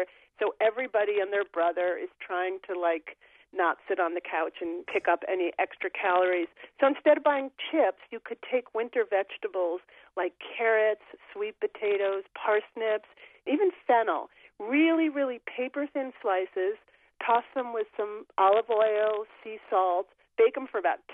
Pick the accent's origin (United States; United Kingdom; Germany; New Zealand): United States; New York; born there; I am a New Yorker by birth, but I've lived in New England for over 30 years now.